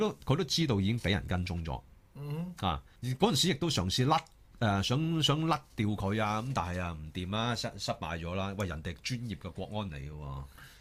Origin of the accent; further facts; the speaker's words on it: Hong Kong; 我哋作為香港人啦，其實都唔想見到香港係咁執笠嘅。